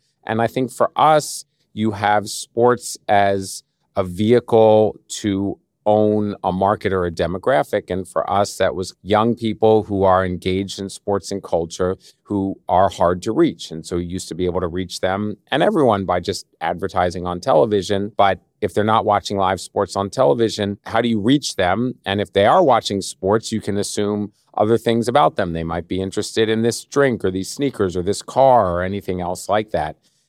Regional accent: Philadelphia, Pennsylvania, United States; now in New York, United States; I've lived in New York for 30 or 35 years, but I grew up in Philadelphia. I'm a big Philadelphia Eagles fan.

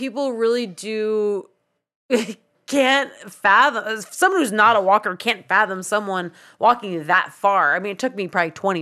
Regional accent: New Jersey, United States; I'm Eastern American. I'm from New Jersey.

